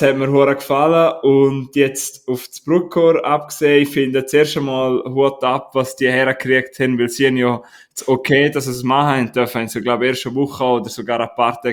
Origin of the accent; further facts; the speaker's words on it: Graubünden, Switzerland; Darf man als Bündner Kopf abtrinken?